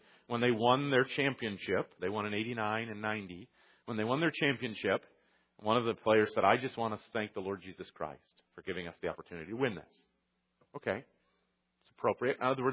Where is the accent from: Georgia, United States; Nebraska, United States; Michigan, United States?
Michigan, United States; I grew up near Detroit, and I was a fan of the Detroit Pistons.